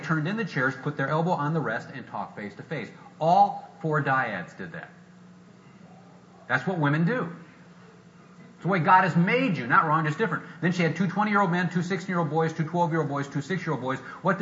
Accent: Peoria, Illinois, United States; I remember growing up in Peoria and riding my bike up and down as a blue-collar city

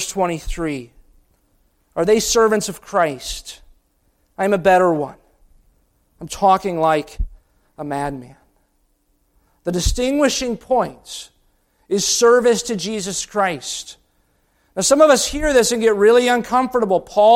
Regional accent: Indiana, United States; I am a Hoosier, and I'm from the state of Indiana, and I'm from Lincoln's boyhood home.

